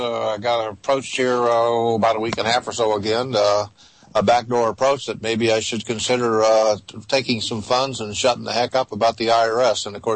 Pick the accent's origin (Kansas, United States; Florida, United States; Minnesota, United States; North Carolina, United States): Kansas, United States; Jim in Kansas, my home state. Dorothy and I are from Kansas.